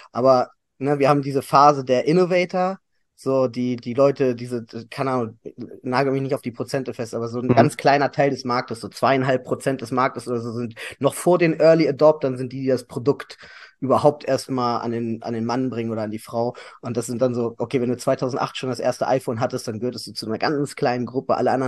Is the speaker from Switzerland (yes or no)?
no; Hanover, Lower Saxony, Germany; Ich bin inzwischen 34 Jahre alt, komme aus Hannover.